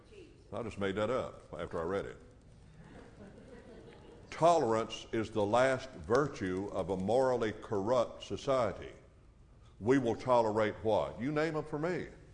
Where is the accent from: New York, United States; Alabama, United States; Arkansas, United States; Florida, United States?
Alabama, United States; That's easy for me, and I grew up in Alabama, and I understand it.